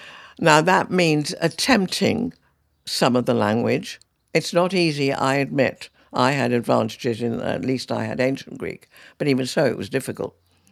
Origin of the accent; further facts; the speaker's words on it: England, United Kingdom; Half English. Yes, I know. But really, I think it's a mistake that I'm English.